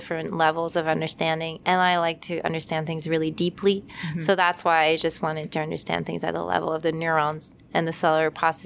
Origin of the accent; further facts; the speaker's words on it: France; now in United States; I grew up in France, and often in France you study something